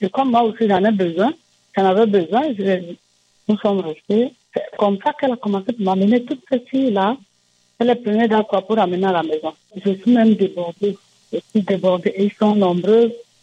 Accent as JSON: {"language": "French", "town": "Yabassi", "region": "Littoral", "country": "Cameroon", "said": "Peut-être aller même dans un village parce que je suis de Yabassi."}